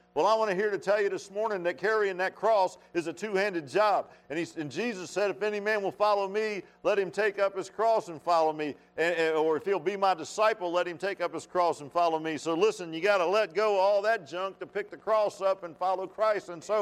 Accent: Virginia, United States; every preacher in Virginia came out of North Carolina but me.

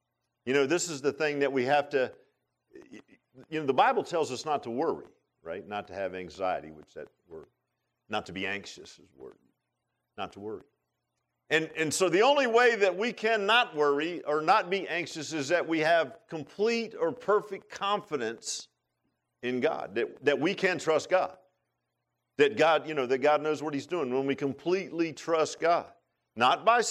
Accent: Virginia Beach, Virginia, United States; I grew up in Virginia Beach, and it was in a little neighborhood. Neighborhood's still there.

